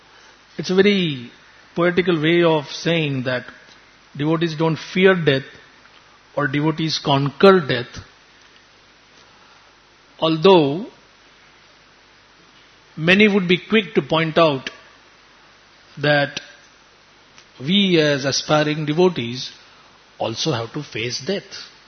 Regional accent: Borivali, Maharashtra, India; born there; I was born in Borivali, I went to St. Francis School, I attended Dhanukar College

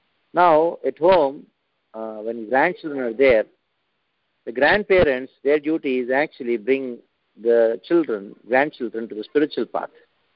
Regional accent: South India, India; I'm from South India

